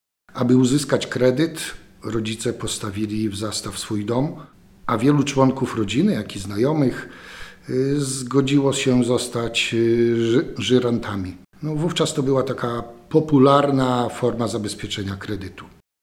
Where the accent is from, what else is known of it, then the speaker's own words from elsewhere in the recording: Suwałki, Podlaskie Voivodeship, Poland; Jestem rodowitym mieszkańcem Suwałk.